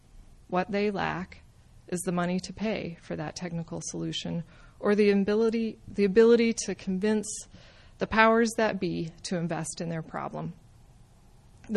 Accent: Tucson, Arizona, United States; The water supplies for Las Vegas, or my hometown of Tucson, would be two good examples of that in our country.

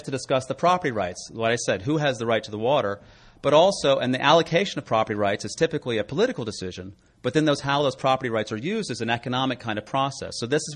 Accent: San Francisco, California, United States; I'm from San Francisco, but I missed the local news.

